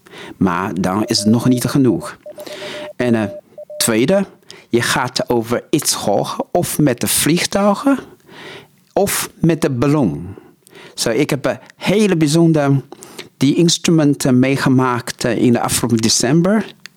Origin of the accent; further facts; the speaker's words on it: Netherlands; Dutch is a second language; En toen ik zeg, nee, ik kom van Nederland.